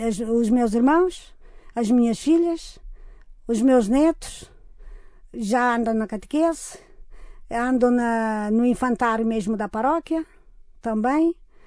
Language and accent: Portuguese; Cape Verde; now in Portugal; Desde que eu vim para Portugal, nunca tinha lá ido. Quando eu saí no aeroporto de Cabo Verde para ir à minha terra natal, onde eu nasci